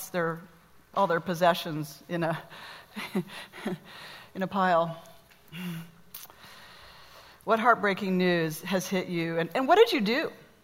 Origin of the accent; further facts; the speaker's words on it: Laguna Beach, California, United States; I'll never forget watching the news about 25 years ago when wildfires raged through my hometown in Laguna Beach.